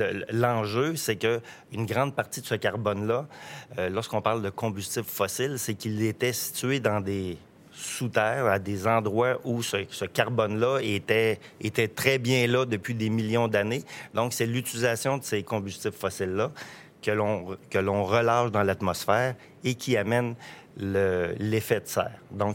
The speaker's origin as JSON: {"language": "French", "region": "Quebec", "country": "Canada", "tie": "born or raised there", "said": "Moi, je suis originaire de l'Abitibi."}